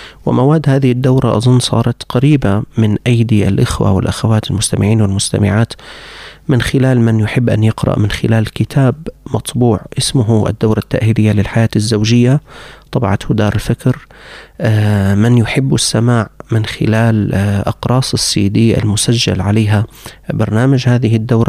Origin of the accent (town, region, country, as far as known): Syria